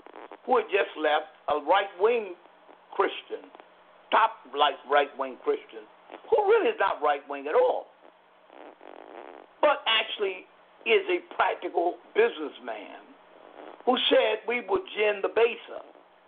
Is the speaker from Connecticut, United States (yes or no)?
no; Lynchburg, Virginia, United States; I'm from Lynchburg, Virginia, as you know, Alfred. And Lynchburg used to be a city of industry, manufacturing new paper, Meade Corporation, the foundry, manufacturing iron products, steel.